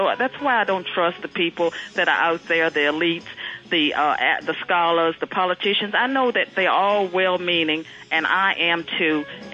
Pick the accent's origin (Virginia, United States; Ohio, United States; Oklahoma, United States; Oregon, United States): Virginia, United States; And, again, I come from Virginia. I was born 20 miles from Booker T. Washington's birthplace.